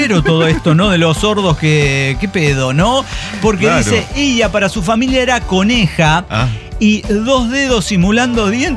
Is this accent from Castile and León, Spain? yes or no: no; Barcelona, Catalonia, Spain; de Barcelona, España.